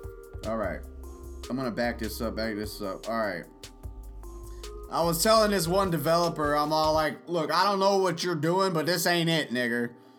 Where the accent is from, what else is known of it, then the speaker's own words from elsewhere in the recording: Louisiana, United States; I'm from Louisiana, and we say nigger.